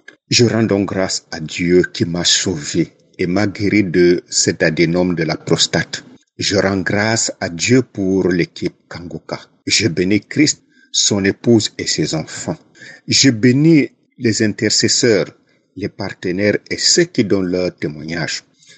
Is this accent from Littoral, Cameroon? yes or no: yes; Douala, Littoral, Cameroon; je suis Camerounais vivant à Douala.